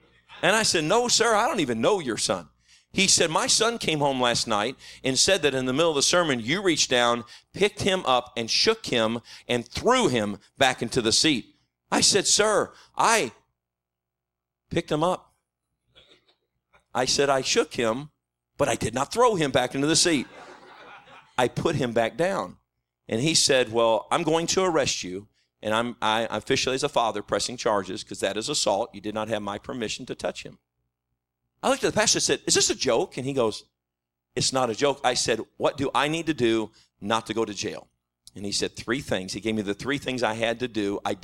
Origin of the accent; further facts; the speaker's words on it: Texas, United States; Now, I'm from Texas.